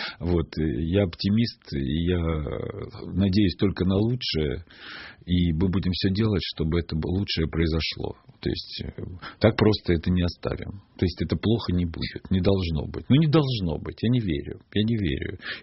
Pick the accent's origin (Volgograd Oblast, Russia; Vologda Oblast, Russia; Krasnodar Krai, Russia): Krasnodar Krai, Russia; Tuapse; Нас роднит то, что я из Туапсе, он из Ростова.